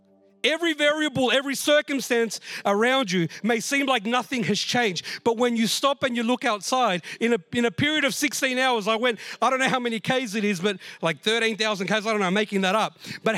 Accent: Australia; I know I'm Latin American, but I'm more of an Aussie. I've grown up here, right?

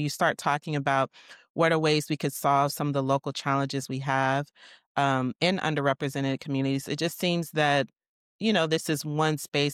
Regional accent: Houston, Texas, United States; I am from Houston, Texas.

